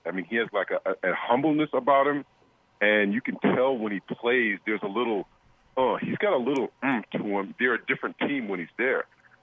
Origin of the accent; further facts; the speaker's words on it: Kansas City, Missouri, United States; I grew up in Kansas mm-hmm. City.